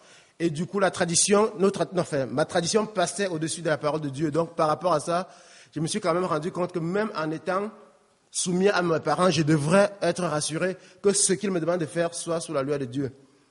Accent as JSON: {"language": "French", "country": "Cameroon", "said": "je suis Camerounais. J'ai 30 ans, ingénieur agronome"}